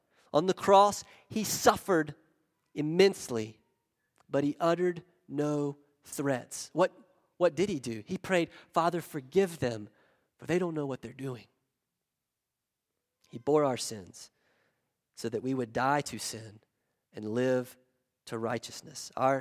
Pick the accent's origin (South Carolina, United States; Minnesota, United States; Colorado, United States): South Carolina, United States; accent: South Carolina; But all I've been given is a redneck South Carolina accent. I just don't have it, okay? I'm from South Carolina, and that's just the way it's going to be.